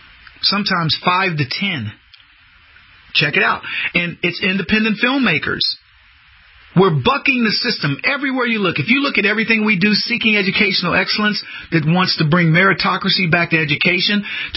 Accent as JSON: {"language": "English", "country": "United States", "said": "First, I'm a human being. Second, I'm a child of God. Third, I'm an American."}